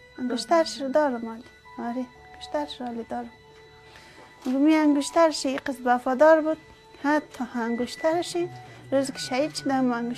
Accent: Afghanistan; now in Iran; من که از افغانستان که آمدم اینجا ایران که آمدم

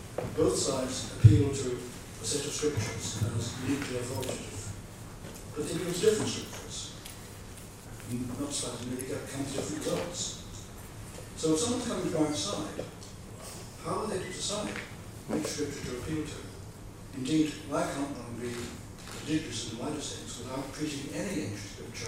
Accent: St Andrews, Scotland, United Kingdom; I'm a dissertant, I'm a philosopher from St Andrews, of all places.

